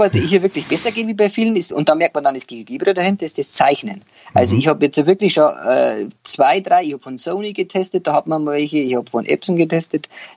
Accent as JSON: {"language": "German", "region": "Bavaria", "country": "Germany", "said": "da kann man jetzt als Bayer kann man ja an so ein Mibis-Team schreiben"}